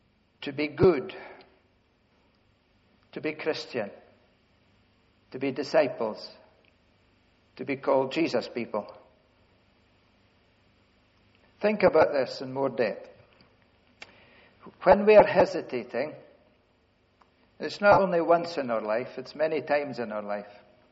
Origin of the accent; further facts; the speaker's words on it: Scotland, United Kingdom; Well, we're Scottish. We don't hunger and thirst.